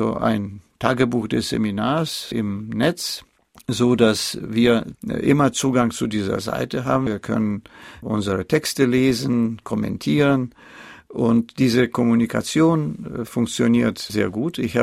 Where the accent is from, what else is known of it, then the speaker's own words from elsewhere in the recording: Russia; now in Germany; Gleichzeitig ist die Verbreitung des Internets in Russland, konkret in meinem Fall, so in meiner Heimat, kam zusammen mit der politischen Entfesselung und Eröffnung.